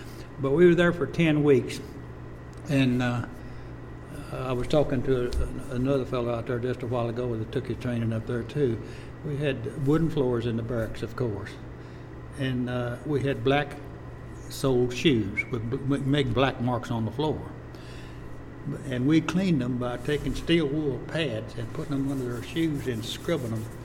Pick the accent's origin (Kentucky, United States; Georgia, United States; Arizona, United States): Kentucky, United States; Mount Sterling; also born or lived in Florida; Where did I grow up? Here in Mount Sterling.